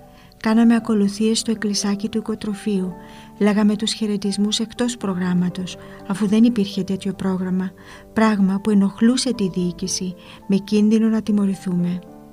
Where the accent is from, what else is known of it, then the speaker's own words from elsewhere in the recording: Famagusta District, Cyprus; στο Λευκόνικο, όπου ήταν το γυμνάσιο, 5 χιλιόμετρα μακριά από το χωριό μου